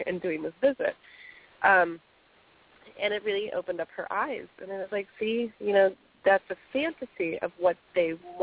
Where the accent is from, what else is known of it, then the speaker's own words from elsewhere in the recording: Miami, Florida, United States; I grew up in the Miami area.